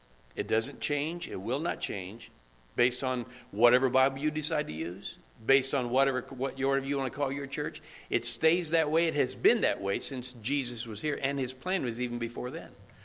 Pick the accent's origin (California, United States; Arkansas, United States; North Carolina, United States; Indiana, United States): Indiana, United States; moved away as an adult; now in Costa Rica; Yes, Edie and I, Hoosiers, we're from Indiana. That means a lot of things. We are from Indiana and we will go long, and we have.